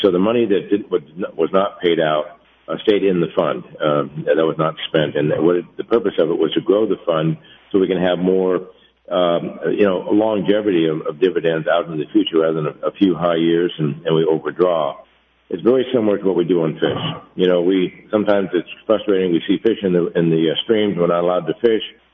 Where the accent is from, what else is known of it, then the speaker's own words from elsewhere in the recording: Delta Junction, Alaska, United States; also born or lived in Valdez; We were growing up in Delta Junction and Valdez.